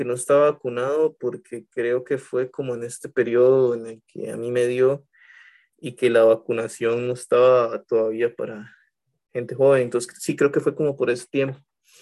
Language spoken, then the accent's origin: Spanish; Costa Rica; uno como costarricense nace y lo primero que hacen es ponerle vacunas